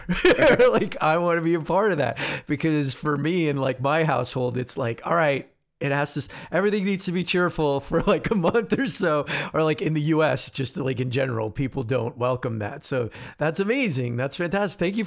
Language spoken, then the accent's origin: English; East Coast, United States; now in Los Angeles, United States; I actually live in Los Angeles, so and I'm originally from the East Coast